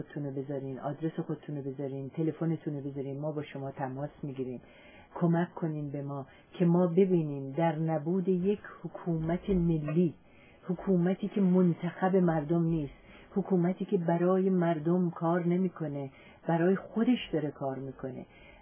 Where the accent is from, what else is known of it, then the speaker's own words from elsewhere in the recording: Iran; من به عنوان یک ایرانی همیشه معترض بودم